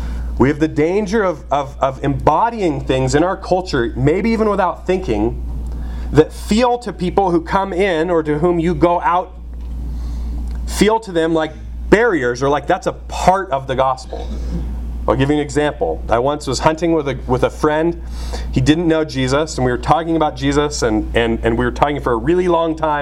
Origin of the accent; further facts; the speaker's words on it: Colorado, United States; also born or lived in California; I'm mostly from Western Colorado. I grew up in California until I was 13, but from 13 on, I lived in Western Colorado.